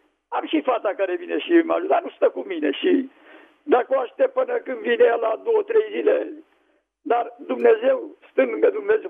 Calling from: Slatina, Olt County, Romania; din Slatina.

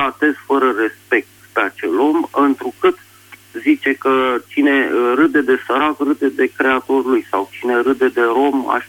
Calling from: Bucharest, Romania; din București

